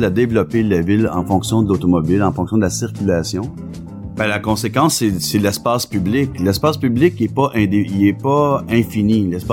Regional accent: Saint-Jean-sur-Richelieu, Quebec, Canada; Moi, je viens de Saint-Jean-sur-Richelieu, mais c'était pas la banlieue.

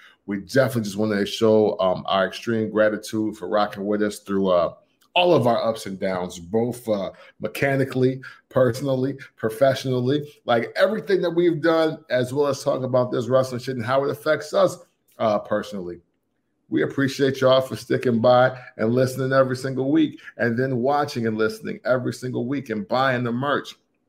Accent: United States; And maybe it's just bullshit because I'm American.

